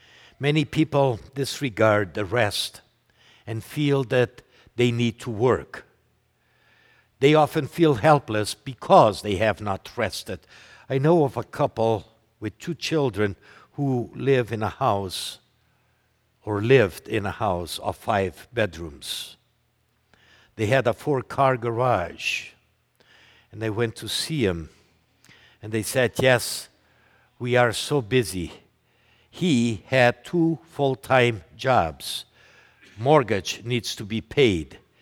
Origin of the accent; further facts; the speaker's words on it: Brazil; About 2 years ago, close to my hometown in Brazil